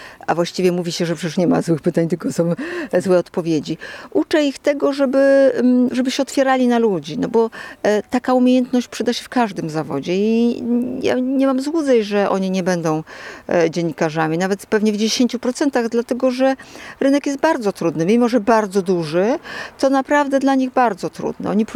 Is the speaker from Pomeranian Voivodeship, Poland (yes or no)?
yes; Gdańsk, Pomeranian Voivodeship, Poland; jestem z Gdańska, bo jestem bardzo z Gdańskiem związana i kocham to miasto. Bardzo. Ale żyję sobie tutaj właśnie tak wśród ptaków.